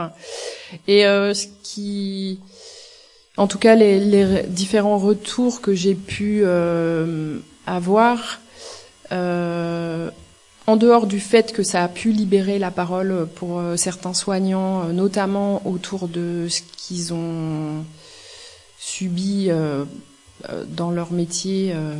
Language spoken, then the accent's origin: French; Auvergne-Rhône-Alpes, France; moi, je suis de la Drôme.